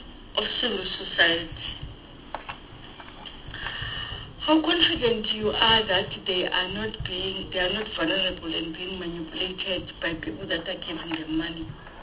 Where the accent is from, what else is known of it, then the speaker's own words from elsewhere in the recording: Eastern Cape, South Africa; I'm coming from the Eastern Cape, and I sit in the structure of the Eastern Cape in terms of the Party of Health.